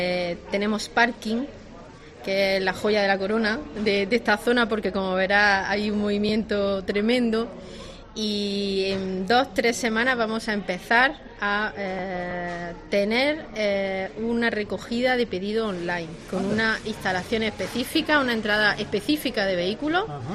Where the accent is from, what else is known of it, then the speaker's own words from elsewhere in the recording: Andalusia, Spain; somos una familia andaluza con raíces en Málaga.